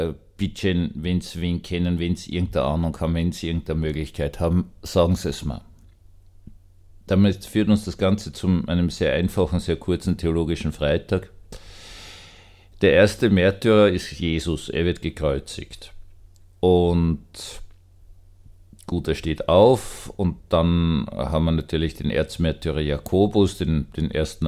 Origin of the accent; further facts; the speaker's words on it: Vienna, Austria; Ich persönlich kann mir Gott als Wiener nur als Wiener vorstellen